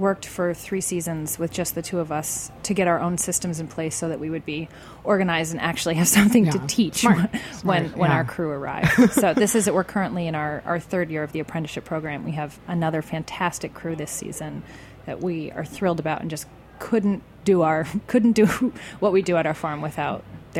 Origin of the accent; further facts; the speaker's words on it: Vermont, United States; I am from Southern Vermont.